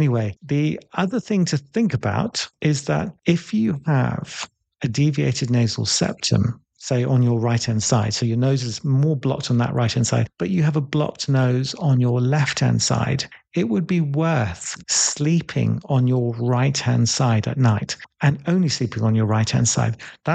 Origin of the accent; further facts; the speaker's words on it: North India, India; because I'm North Indian